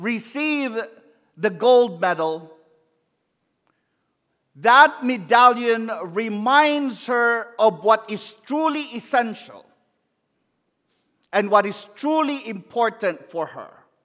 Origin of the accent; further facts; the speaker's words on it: Philippines; I share that with you because I'm Filipino.